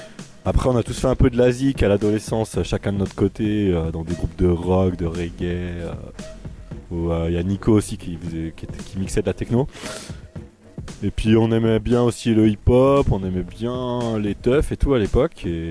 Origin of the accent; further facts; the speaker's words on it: Saint-Etienne, Auvergne-Rhône-Alpes, France; ils sont de Lyon, nous on est de Saint-Etienne, c'est pas très loin.